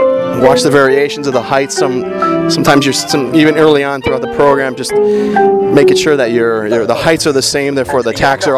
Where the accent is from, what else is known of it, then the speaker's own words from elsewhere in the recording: Boca Raton, Florida, United States; Your percussion adjudicator, I am from Boca Raton, Florida.